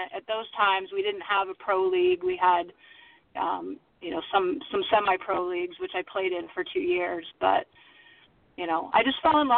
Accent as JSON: {"language": "English", "town": "Flint", "region": "Michigan", "country": "United States", "tie": "born or raised there", "said": "I actually started coaching when I was 15 in my hometown of Flint, Michigan."}